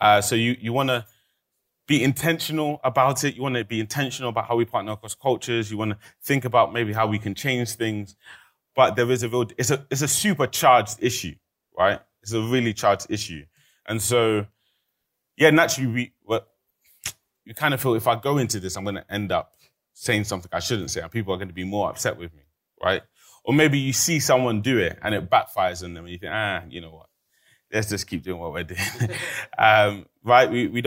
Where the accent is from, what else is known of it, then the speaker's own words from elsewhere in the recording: London, United Kingdom; also born or lived in Nigeria; I grew up in London. I spent some time in Nigeria in boarding school, but I grew up mostly in London, and I didn't know that. So I grew up in African Pentecostal churches.